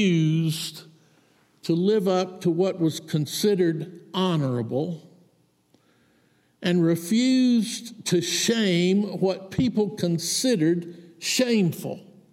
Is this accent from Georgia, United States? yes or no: yes; Georgia, United States; I'm from South Georgia. I know about gnats.